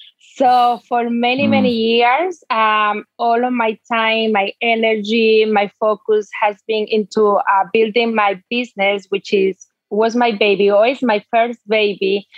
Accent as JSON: {"language": "English", "country": "Dominican Republic", "second_language": "English", "lives_now": "United States", "said": "No, I'm actually from the Dominican Republic."}